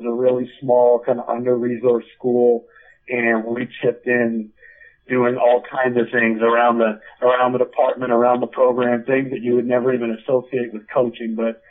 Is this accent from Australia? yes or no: no; Canada; Obviously, as a Canadian and an outsider, I knew that was going to be challenging, but I definitely wanted to give it my best shot.